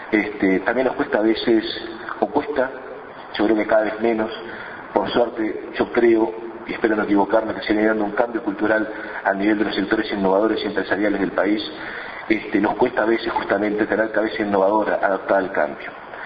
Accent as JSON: {"language": "Spanish", "country": "Uruguay", "said": "un sentido estratégico que como uruguayos estamos trazando"}